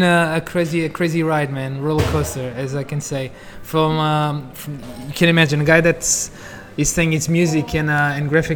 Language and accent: English; Lisbon, Portugal; I was born and raised in Lisbon.